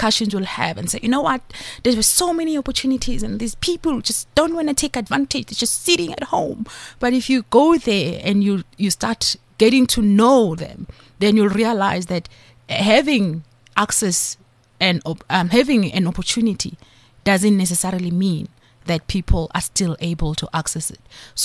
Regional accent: Diepsloot, Gauteng, South Africa; I mean, I'm one of those kids. So I am a child from Diepsloot.

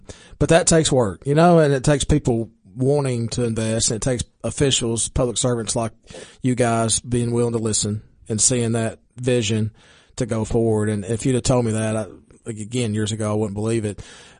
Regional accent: Baxter, United States; I'm visiting with Baxter Mayor John Martin and Police Chief Danny Holmes. Again, my hometown, two of my favorite people in the world, doing great things.

